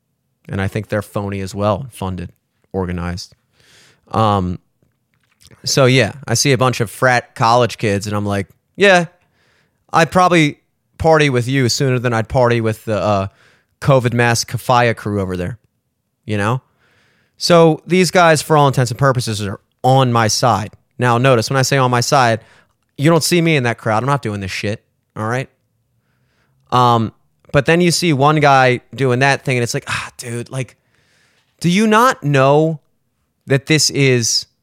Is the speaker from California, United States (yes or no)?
no; Maryland, United States; Whatever. Maybe it's because I'm from Maryland.